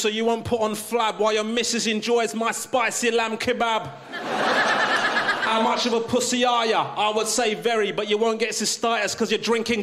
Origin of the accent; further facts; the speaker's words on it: England, United Kingdom; I'm originally Sri Lankan. My parents are Sri Lankan, right? But I was born and bred in England.